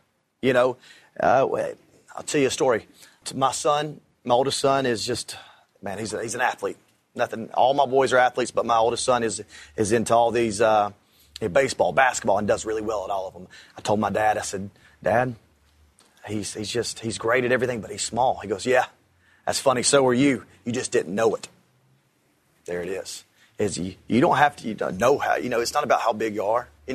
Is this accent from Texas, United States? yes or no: no; Camp Lejeune, North Carolina, United States; born there; Camp Lejeune, North Carolina.